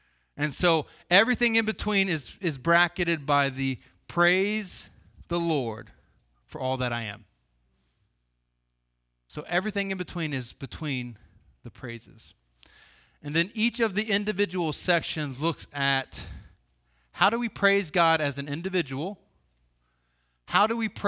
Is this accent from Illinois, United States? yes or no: no; Columbus, Ohio, United States; born there; I was born in Columbus, Ohio, in a suburb of Columbus, all right? There was no country around us.